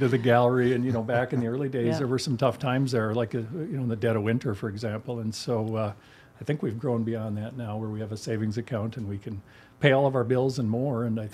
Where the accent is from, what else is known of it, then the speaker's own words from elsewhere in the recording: South Dakota, United States; my wife and I chose to move back to the Black Hills, where she had been from, and I was from Eastern South Dakota back around, 1999.